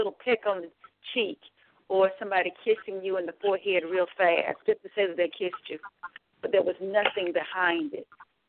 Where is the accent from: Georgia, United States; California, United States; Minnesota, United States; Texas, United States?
Texas, United States; Houston; Normally, one of my hometown fellas would host a Super Bowl party at his house. And in 2016, he died. And then 6 months later, another one of my homies from Houston died.